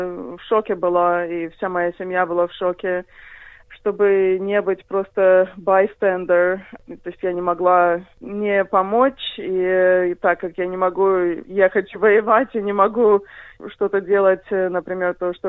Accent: Belarus; also born or lived in United States; now in Australia; я в Австралию приехала в 2008-м. До этого я жила в Америке, я из Белоруссии сама. Из Белоруссии моя семья эмигрировала в 93-м, то есть почти сразу после развала. Я в Америке прожила примерно 14 лет

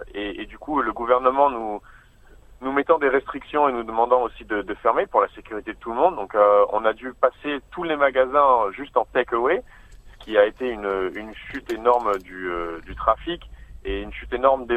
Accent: Réunion; moved away as an adult; Dès que j'ai fini high school à la Réunion, donc moi je viens de l'île de la Réunion qui est une petite île française proche de Maurice dans l'océan Indien et on n'a pas beaucoup d'universités.

